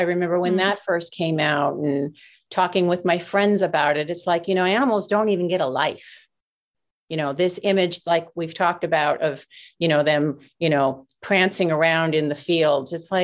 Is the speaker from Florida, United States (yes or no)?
no; Los Angeles, California, United States; Because I grew up in Los Angeles, so I didn't have, you know, farm animals.